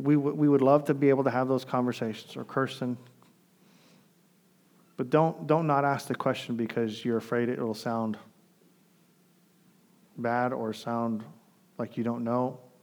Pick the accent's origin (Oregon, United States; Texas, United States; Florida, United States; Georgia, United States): Florida, United States; Miami; Growing up in the culture I grew up in Miami